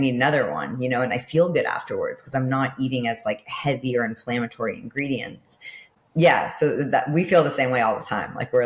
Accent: New York City, New York, United States; So I'm from, born and bred New York City, like Upper West Side, and my family was a family of foodies.

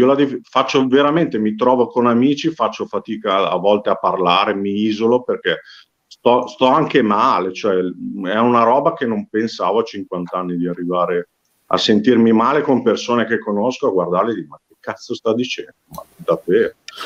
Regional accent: Milan, Lombardy, Italy; qui sono di Milano, io quindi sto cercando una sala, uno spazio

